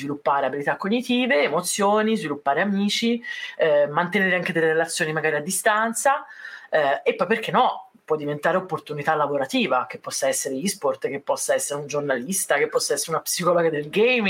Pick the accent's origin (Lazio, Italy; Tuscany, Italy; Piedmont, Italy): Tuscany, Italy; sono toscana, insomma, i toscani